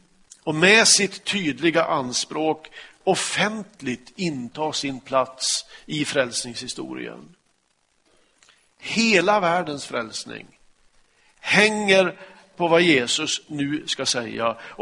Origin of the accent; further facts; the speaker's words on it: Kramfors, Västernorrland County, Sweden; kom jag till stadsbiblioteket i Kramfors där jag växte upp